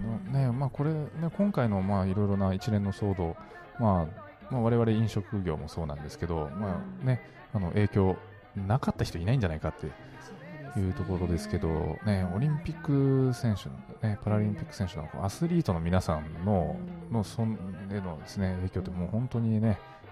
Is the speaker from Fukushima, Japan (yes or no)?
no; Tokyo, Japan; born there; 実は私東京都出身なんですよ。出身というか生まれたのが東京都なんで、はい、なので、おじいちゃんおばあちゃんのお家が東京にあったんで、なのでものすごく親しみがあるんですね。